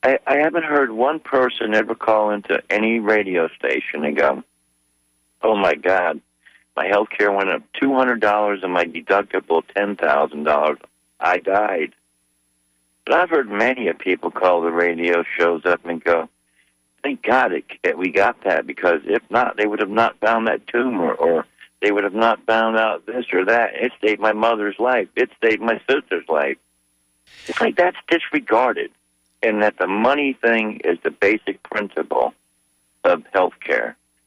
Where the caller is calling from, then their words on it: Tampa, Florida, United States; From Tampa.